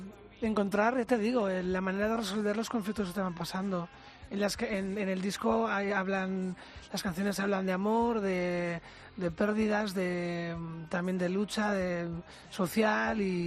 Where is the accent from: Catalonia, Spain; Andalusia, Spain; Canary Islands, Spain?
Catalonia, Spain; Barcelona; born there; Que nací en Barcelona, no en Kansas City.